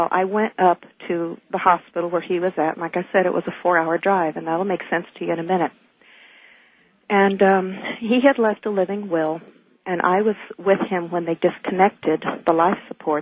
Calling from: Phoenix, Arizona, United States; I'm calling from Phoenix, Arizona.

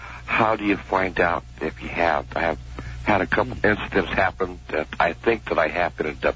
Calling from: Medford, Oregon, United States; Hi, I'm calling from Medford, Oregon.

